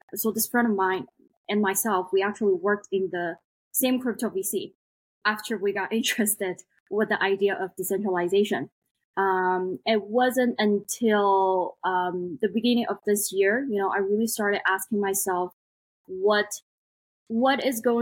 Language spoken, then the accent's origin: English; Ghana; also born or lived in United States; now in China; Personally, I am based in China, born in China. I grew up in Africa, in West Africa, in Ghana, actually, and then studied in the US.